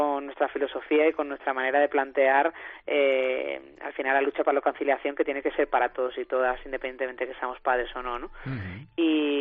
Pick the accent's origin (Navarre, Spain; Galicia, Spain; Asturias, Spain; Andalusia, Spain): Andalusia, Spain; Málaga; inauguramos la gira del Malas Madres on Tour en mi querida Málaga, mi tierra